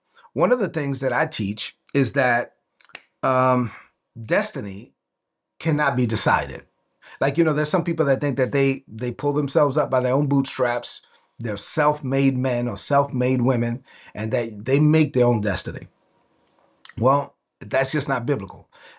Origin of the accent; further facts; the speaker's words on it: Brooklyn, New York, United States; I'm from Brooklyn, I let everybody know it, and I cursed every third word.